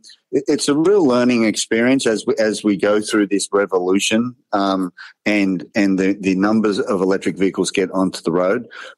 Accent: Australia; accent: Australian; now in Memphis, United States; Yeah, so in West Tennessee. I live in Memphis. As you can tell by my accent, I'm from Australia.

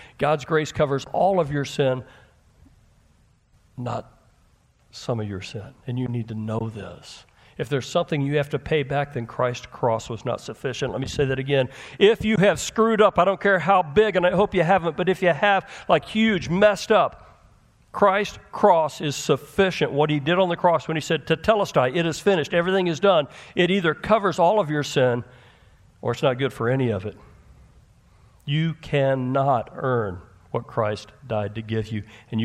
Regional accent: Texas, United States; I grew up in Texas, so I remember the sound of like hurricanes and tornadoes.

